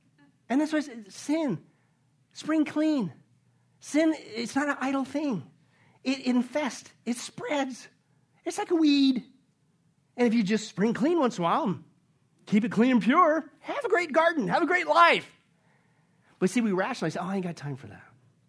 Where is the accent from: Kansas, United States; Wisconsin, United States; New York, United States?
Kansas, United States; And it's like, man, but I grew up in Kansas. I always wanted to have a garden.